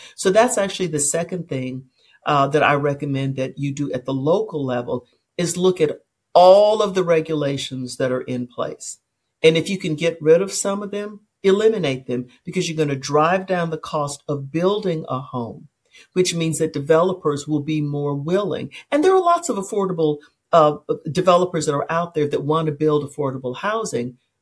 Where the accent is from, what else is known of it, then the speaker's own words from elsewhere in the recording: Memphis, Tennessee, United States; I'm originally from Memphis.